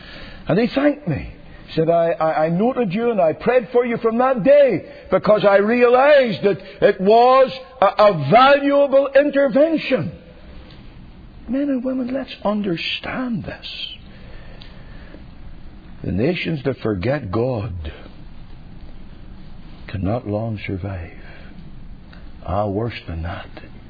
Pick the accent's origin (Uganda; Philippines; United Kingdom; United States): United Kingdom; Northern Ireland; I know I'm only a country bumpkin. I know I'm only in from Northern Ireland.